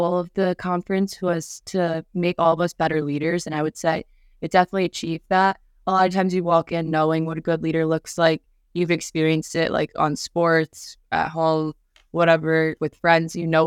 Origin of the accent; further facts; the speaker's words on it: Garden City, United States; I was the only one from Garden City there. I was able to be the only one saying I'm from Garden City